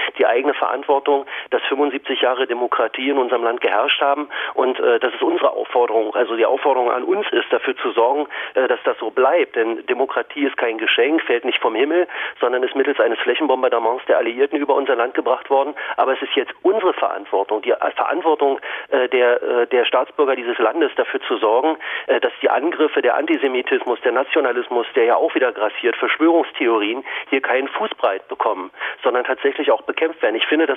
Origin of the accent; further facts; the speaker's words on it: East Germany, Germany; ich bin ein Ostdeutscher